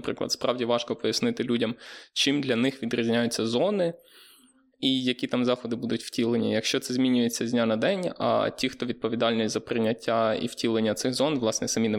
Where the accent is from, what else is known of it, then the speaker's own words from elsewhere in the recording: Kalush, Ivano-Frankivsk Oblast, Ukraine; Я з Калуша, і я часом читаю місцеві новини.